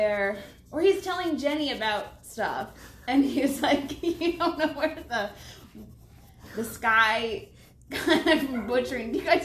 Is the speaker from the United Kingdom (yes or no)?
no; Fort Wayne, Indiana, United States; Fort Wayne. Nice. You've heard of it.